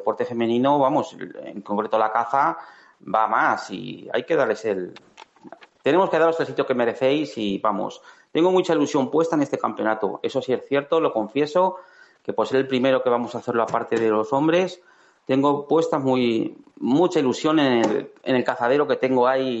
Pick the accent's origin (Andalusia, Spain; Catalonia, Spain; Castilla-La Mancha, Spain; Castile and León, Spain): Castilla-La Mancha, Spain; Quintanar de la Orden; le he abierto en mi pueblo, en Quintanar de la Orden, todas las tardes